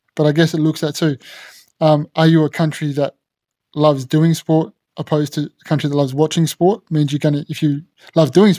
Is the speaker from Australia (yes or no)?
yes; Australia; I mean, I'm Australian, so I enjoy the swimming because we're successful at that.